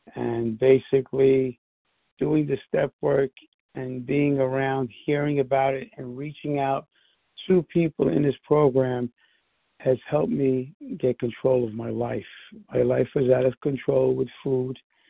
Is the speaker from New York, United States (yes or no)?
yes; New York, United States; from New York, and I'm so glad for this program.